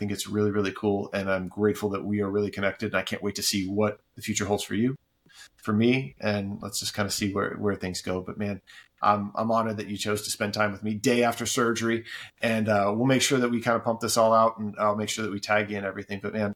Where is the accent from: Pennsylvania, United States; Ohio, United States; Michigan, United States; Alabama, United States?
Ohio, United States; Cleveland; I mean, I'm from Cleveland originally.